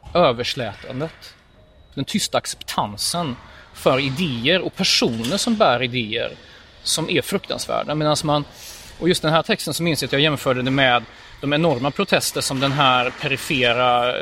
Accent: Gothenburg, Västra Götaland County, Sweden; born there; jag var medborgare i Folkrepubliken Polen tills 88 faktiskt. Oh. Då blev jag svensk medborgare. Men jag är född i Göteborg.

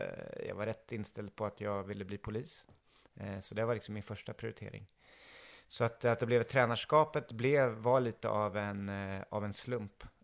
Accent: Örebro, Örebro County, Sweden; Jag är ju född och uppväxt i Örebro. Har bott här stora delar av mitt liv.

